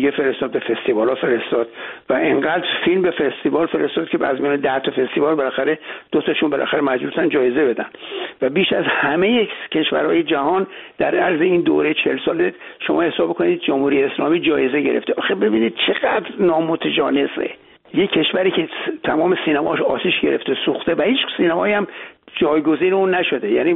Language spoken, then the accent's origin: Persian; Iran; moved away; ما از ایران اومدیم